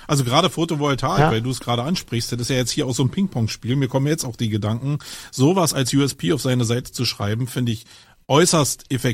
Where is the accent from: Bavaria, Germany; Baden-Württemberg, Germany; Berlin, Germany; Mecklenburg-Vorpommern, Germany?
Berlin, Germany; Nun komme ich aus Berlin.